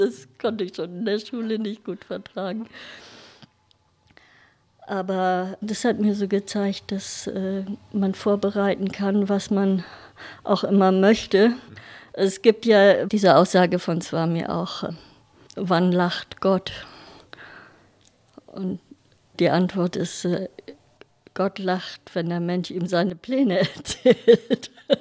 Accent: Germany; born there; Bin in Deutschland geboren, aber ich komme von dir

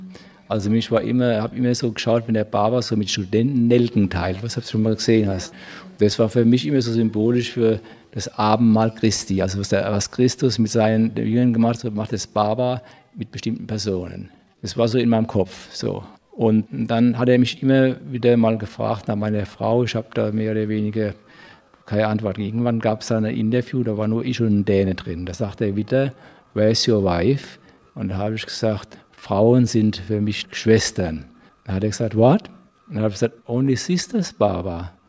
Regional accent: Germany; Ich habe gesagt, ich komme von Deutschland.

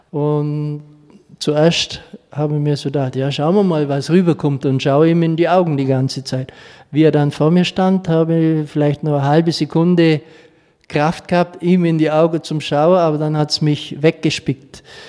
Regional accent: Lindenberg, Germany; Ja, das war bei meinem Freund in Lindenberg, meiner Heimatstadt.

